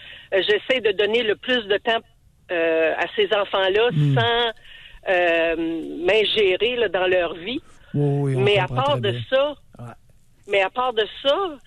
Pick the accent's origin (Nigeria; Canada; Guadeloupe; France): Canada; Gatineau, Quebec; Moi, je suis de Gatineau.